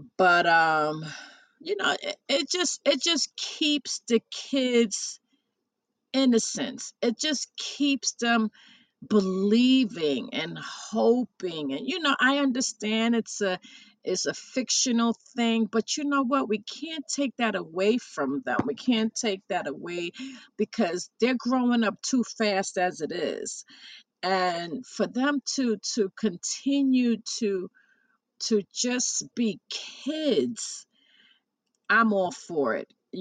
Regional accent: Bronx, New York, United States; I was born and raised in the Bronx

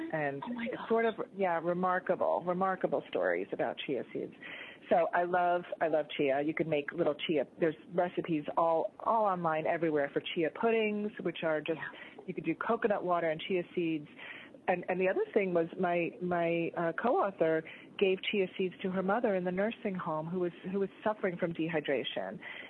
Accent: Florida, United States; I mean, I grew up in Florida, so we used to cut it.

